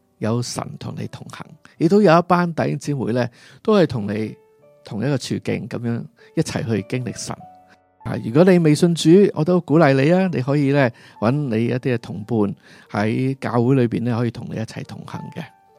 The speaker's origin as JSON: {"language": "Cantonese", "country": "Hong Kong", "moved": "yes", "lives_now": "Canada", "said": "对于我哋加拿大人同埋香港人咧，都好多唔同嘅冲击嘅"}